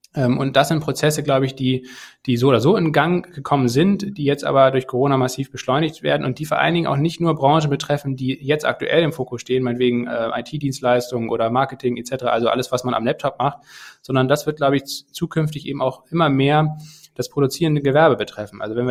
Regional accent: Kiel, Schleswig-Holstein, Germany; moved away as an adult; Kiel, meine Heimatstadt. Immer wenn ich da jetzt wieder hinkomme regelmäßig, dann hat sich da wieder irgendwas getan und das ist kein Vergleich mehr, diese Stadt, wie vor 12 Jahren, als ich dort fürs Studium dann weggezogen bin.

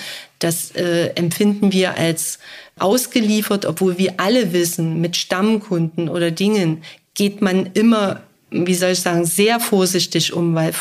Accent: Saxony, Germany; ich komme aus Sachsen deshalb

